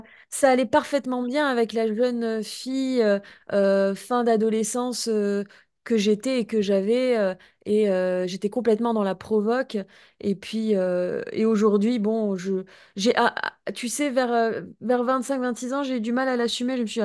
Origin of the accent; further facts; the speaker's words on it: France; accent: French; Avec mon accent français, je tiens à le préciser